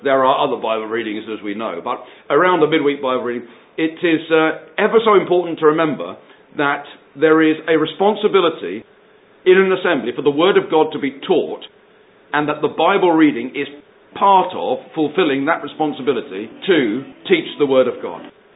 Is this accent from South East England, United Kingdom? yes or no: no; London, United Kingdom; When I was a whole lot younger, and growing up in London, the thing was full of Bible readings.